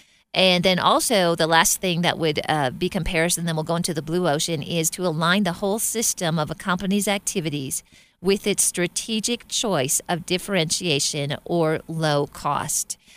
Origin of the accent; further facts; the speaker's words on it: Minnesota, United States; I'm from Minnesota, so we would say, you know, make hay while the sun is shining.